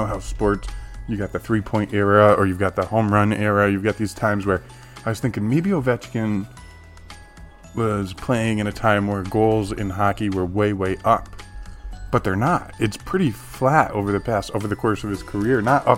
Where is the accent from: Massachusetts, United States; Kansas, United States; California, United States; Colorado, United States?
Massachusetts, United States; Growing up in Massachusetts, the Bruins are huge.